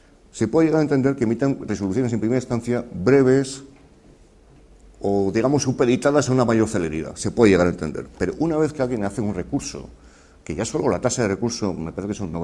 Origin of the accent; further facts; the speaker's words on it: Spain; lo digo sinceramente y lo lamento como español, me da vergüenza.